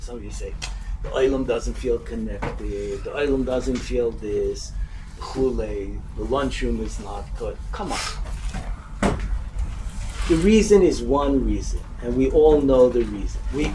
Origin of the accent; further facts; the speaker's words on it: United States; When we were younger, growing up in America, we were told chilul Hashem is when you deal with the goyim outside, be nice to them.